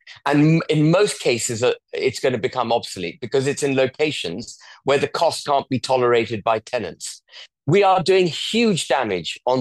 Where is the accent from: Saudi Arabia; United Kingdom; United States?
United Kingdom; We're British, and therefore we don't think these things through the way we should.